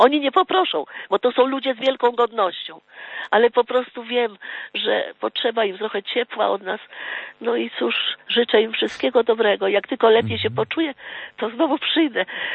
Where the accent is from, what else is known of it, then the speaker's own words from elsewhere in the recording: Warsaw, Masovian Voivodeship, Poland; born there; niby urodziłam się w Warszawie. Mama jest z Kresów, ale wszyscy jesteśmy, powtarzam, wszyscy jesteśmy ze wsi.